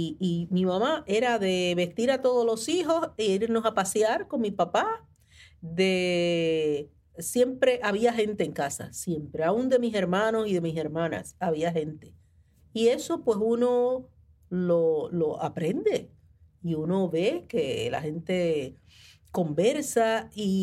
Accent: Santurce, Puerto Rico; soy de Santurce, nací en Santurce, en la Parada 21, en el Hospital Municipal, que hoy día es un tremendo museo.

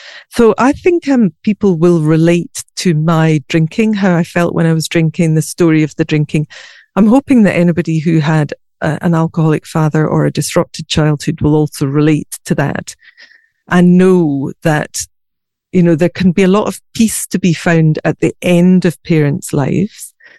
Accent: Scotland, United Kingdom; so I was brought up in Scotland and we used to go on sailing holidays and run wild in the fields and pick strawberries

